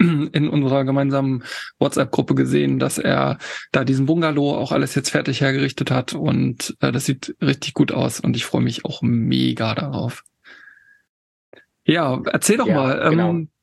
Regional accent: Harz, Germany; now in Hamburg, Germany; Ich komme ja im Ursprung aus dem Harz, aus da wo Tobi halt wohnt. Da ist mein Ursprung und ich lebe jetzt in Hamburg.

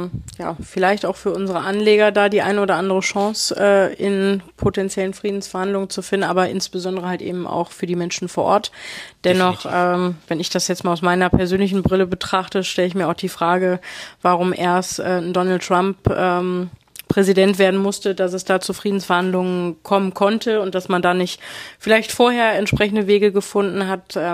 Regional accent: Rhineland, Germany; Für uns als Rheinländer

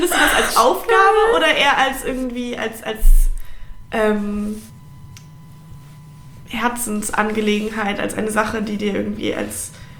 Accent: Hamburg, Germany; gut, wir kommen beide aus Hamburg, da ist es auch noch viel

